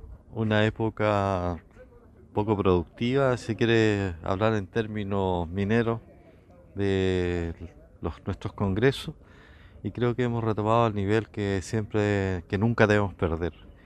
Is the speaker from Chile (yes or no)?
yes; Chile; y eso nos beneficia como trabajadores, como empresa y también como chilenos